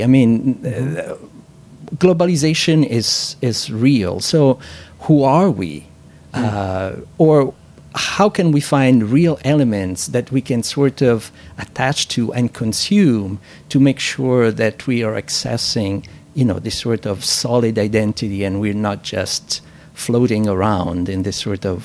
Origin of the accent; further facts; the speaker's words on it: Italy; I come from Italy.